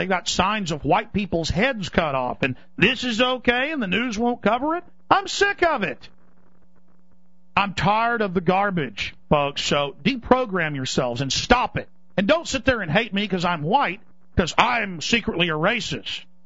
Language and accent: English; Dallas, Texas, United States; That was growing up in Dallas, Texas.